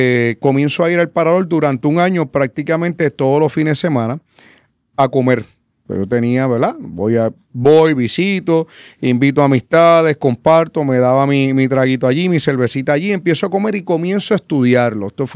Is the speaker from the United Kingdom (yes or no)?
no; Castañer, Puerto Rico; also born or lived in Adjuntas; Así que, de una forma u otra, siempre he sido de Castañer y de Adjuntas. Hacía 2 años yo comencé a trabajar una casa que tengo allí en el pueblo, en el barrio de Yahuecas, de Adjun